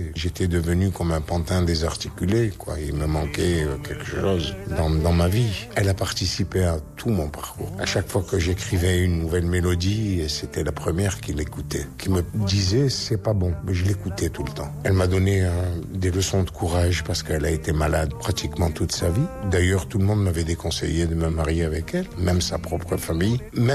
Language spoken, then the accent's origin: French; Algeria; moved away; J'ai pas fait le deuil de l'Algérie que j'ai quitté parce que j'aime toujours l'Algérie, j'aime toujours ma terre natale. J'ai été déraciné